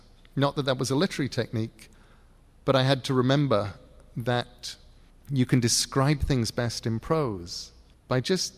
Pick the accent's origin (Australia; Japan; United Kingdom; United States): United Kingdom; England; I don't normally do feelings, because I'm English.